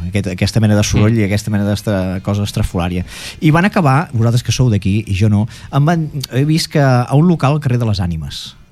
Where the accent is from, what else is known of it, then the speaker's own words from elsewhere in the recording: Catalonia, Spain; Penseu que jo soc del Vallès Occidental.